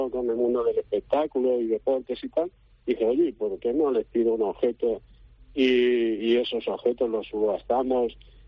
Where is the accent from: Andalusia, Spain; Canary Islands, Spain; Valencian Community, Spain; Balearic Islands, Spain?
Valencian Community, Spain; Aldaya; yo tengo que ayudar a mi pueblo, yo soy de Aldaya, nací en Aldaya.